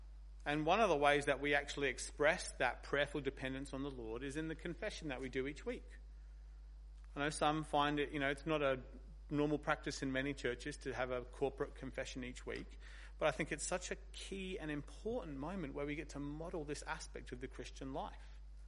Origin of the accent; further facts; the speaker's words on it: United Kingdom; You know, I'm British after all.